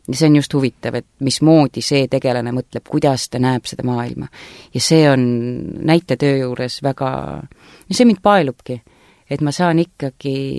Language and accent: Estonian; Saare County, Estonia; Saaremaa... See on minu kodusaar ja mu sünnikodu on siin, aga see ei olegi sünnikodu. Ma veedan väga palju aega ikkagi siis oma sünnikodus Saaremal Kullamäetalus.